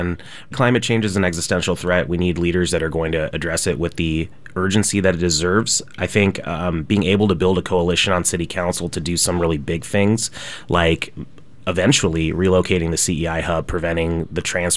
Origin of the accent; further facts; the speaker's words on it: Portland, Oregon, United States; Yeah, so I'm originally from Overlook. I was born there.